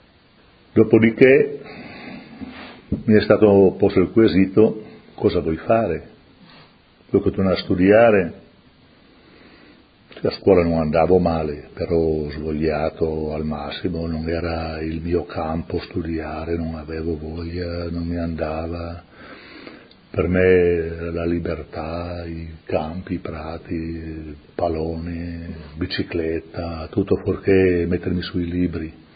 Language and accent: Italian; Udine, Friuli-Venezia Giulia, Italy; born there; also born or lived in Switzerland; sono nato a Udine, all'ospedale